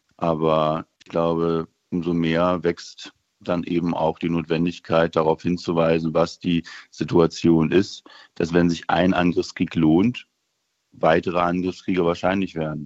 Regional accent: Saxony-Anhalt, Germany; Ich bin selber aus Sachsen-Anhalt, wo wir glücklicherweise etwas stabiler unterwegs sind.

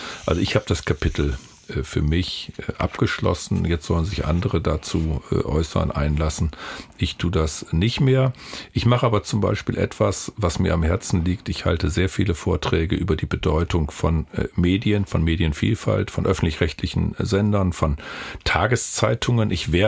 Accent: Osnabrück, Lower Saxony, Germany; an Universität in meiner Heimatstadt Osnabrück.

